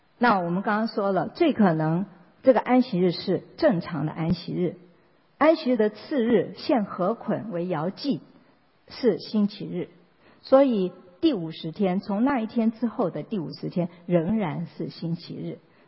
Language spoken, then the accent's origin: Chinese; China; 你看我们中国人过中秋节过新年，每一年是不一样的日子。